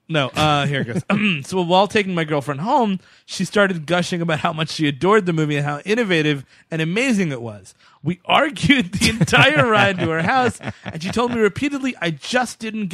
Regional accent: Charlotte, North Carolina, United States; from Charlotte.

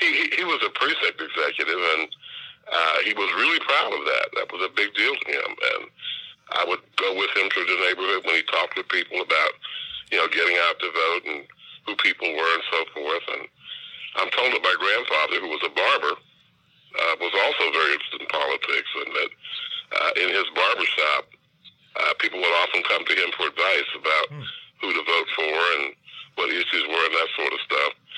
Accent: Avondale, Ohio, United States; I grew up in Avondale, attended public schools, Hughes High School graduate, Cub Scout, Boy Scout, all that sort of stuff.

